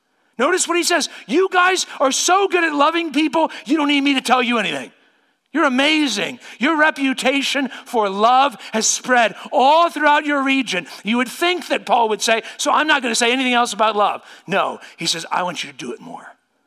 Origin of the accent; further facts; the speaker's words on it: Circleville, Ohio, United States; getting in a debate with a street preacher at a festival in my hometown of Circleville, Ohio